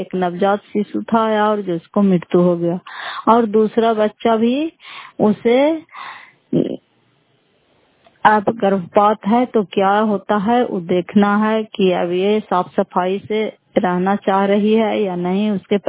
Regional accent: Nalanda, Bihar, India; घर फतेहपुर पंचायत मकरौता जिला नालंदा करा पसरा ब्लॉक की निवासी हूँ

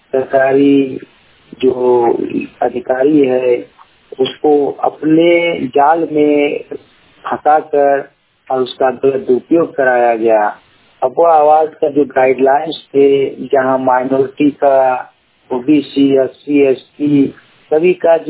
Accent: Kasma, Jharkhand, India; ग्राम कस्मा शक्ति पंचायत कस्मा जिला बोकारो का रहने वाला हूँ।

